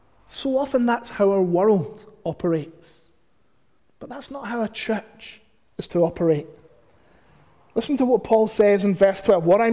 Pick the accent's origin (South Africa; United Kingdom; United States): United Kingdom; Glasgow, Scotland; now in London, United Kingdom; When I was growing up in Glasgow